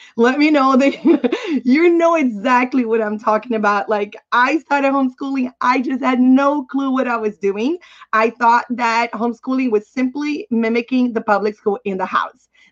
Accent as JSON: {"language": "English", "country": "Brazil", "lives_now": "Canada", "said": "My husband is from South Africa. I'm originally from Brazil."}